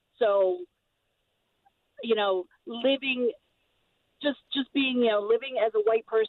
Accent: Illinois, United States; I'm from Illinois originally

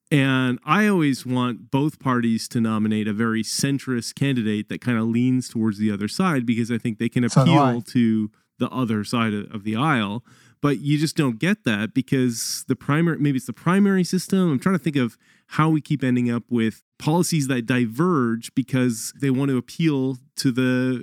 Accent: Canada; I'm actually sort of centrist, I think, although I'm from Canada

